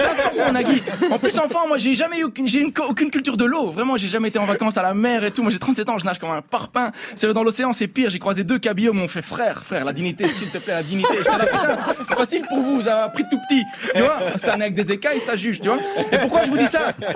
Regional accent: Brussels, Brussels-Capital Region, Belgium; Quand moi je viens de Bruxelles, tu vois

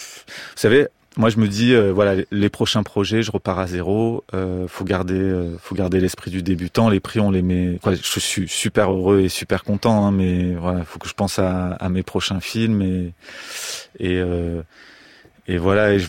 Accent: Marseille, Provence-Alpes-Côte d'Azur, France; moi, je viens de Marseille, donc déjà, je connais déjà du monde.

